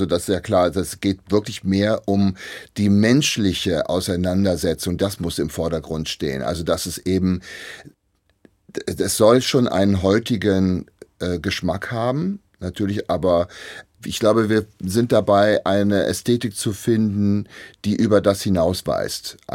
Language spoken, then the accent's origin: German; West Germany, Germany; also ich bin ja Wessi